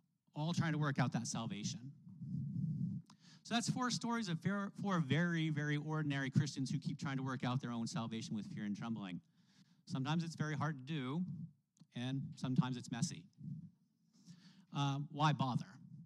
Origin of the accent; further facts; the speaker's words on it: Maine, United States; I practice the art of the I'm from Maine drop-by, where I stop to visit people unannounced for 30 or minutes or so, because that's what my people do.